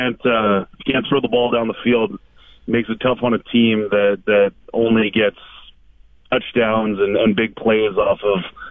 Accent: Regina, Saskatchewan, Canada; I'm from Regina, Saskatchewan. Cold doesn't bother me ever.

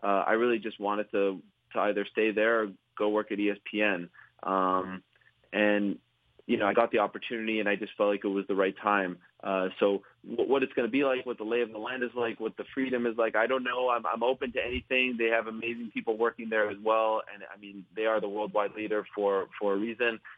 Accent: Canada; I grew up in Canada.

